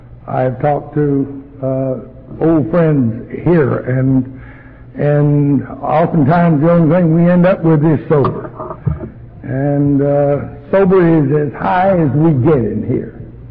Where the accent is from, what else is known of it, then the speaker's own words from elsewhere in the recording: Arkansas, United States; I was an alcoholic and I came from Arkansas. That's enough to make anybody troubled.